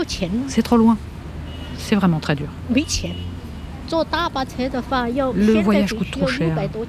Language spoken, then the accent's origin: French; Kaijiang, Sichuan, China; moved away as an adult; j'ai 50 ans. Je viens du comté de Kaijiang, dans la province du Sichuan. J'ai quitté ma région natale depuis plus de 20 ans pour travailler en usine.